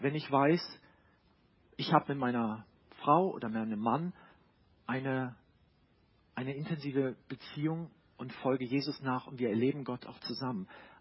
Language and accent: German; North Rhine-Westphalia, Germany; Ich bin in der Nähe von Köln aufgewachsen.